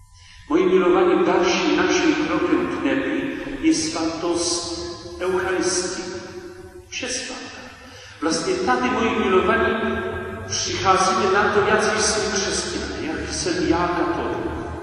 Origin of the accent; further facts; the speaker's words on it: Moravia, Czechia; aspoň u nás na Moravě, na Slezsku.